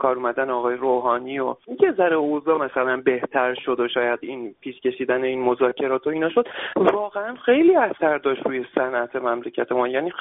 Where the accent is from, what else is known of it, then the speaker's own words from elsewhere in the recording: Iran; اگر چه بنده چه هر کسی دیگه به عنوان یه ایرانی